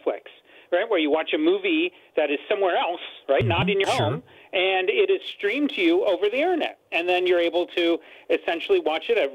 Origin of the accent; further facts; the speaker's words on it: California, United States; moved away; I mean, I come from Silicon Valley, which famously has terrible internet, shockingly.